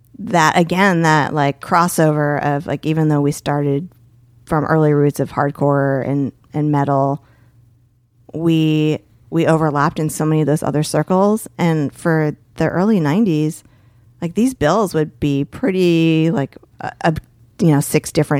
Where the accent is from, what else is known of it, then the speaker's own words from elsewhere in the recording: New Jersey, United States; But because where I grew up in New Jersey is Bergen County.